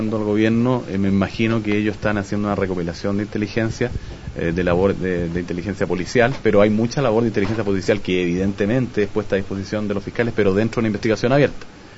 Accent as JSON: {"language": "Spanish", "country": "Chile", "said": "Como chilenos, nosotros hemos dicho"}